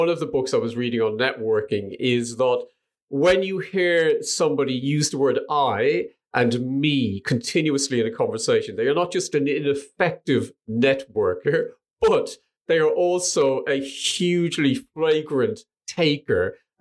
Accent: Ireland; because we always assume that networkers, being Irish, and I do this without even thinking, I talk a lot

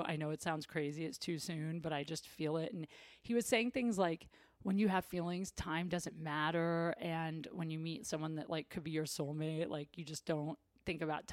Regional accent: Ohio, United States; he knows I'm from Ohio.

